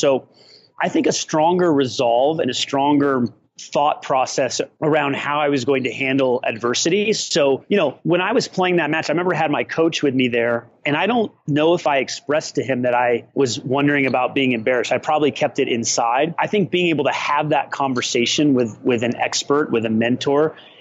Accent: Peoria, Illinois, United States; born there; But I was born in Peoria, Illinois.

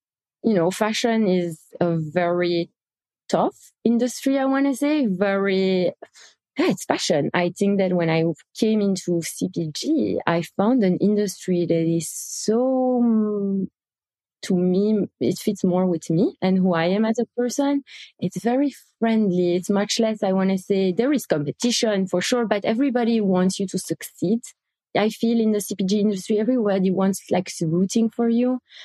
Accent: Belgium; fashion is something that I grew up with also in Belgium.

